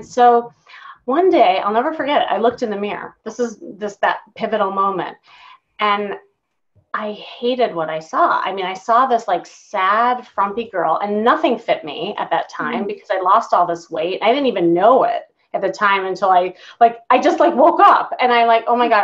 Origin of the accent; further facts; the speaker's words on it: Chicago, Illinois, United States; now in Los Angeles, United States; I was from Chicago.